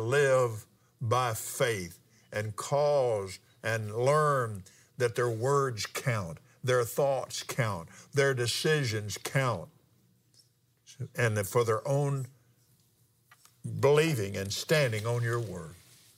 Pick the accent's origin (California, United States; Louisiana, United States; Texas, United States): Texas, United States; Lubbock; born there; Then I was born in Lubbock, December the 6th, 1936.